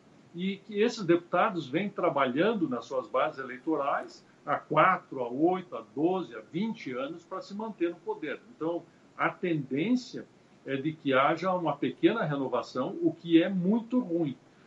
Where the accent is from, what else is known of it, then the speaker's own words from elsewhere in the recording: Lagoa Vermelha, Rio Grande do Sul, Brazil; foi aniversário da minha cidade natal, lá Lagoa Vermelha